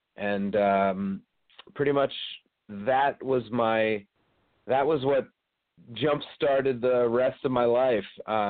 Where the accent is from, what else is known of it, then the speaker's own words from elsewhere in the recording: Philadelphia, Pennsylvania, United States; now in New Jersey, United States; I was born in Philadelphia, grew up in the suburbs of Philly. I live in New Jersey now, and I'm a farmer.